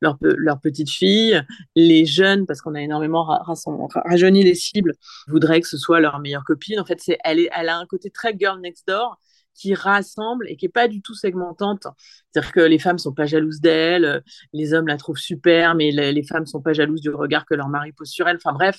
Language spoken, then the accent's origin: French; Bourgogne-Franche-Comté, France; Moi, quand j'étais ado, que j'habitais dans le Morvan